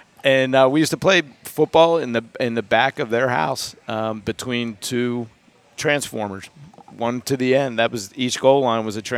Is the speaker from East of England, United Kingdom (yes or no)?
yes; East of England, United Kingdom; I said, you obviously don't know I'm from Essex and almost failed English.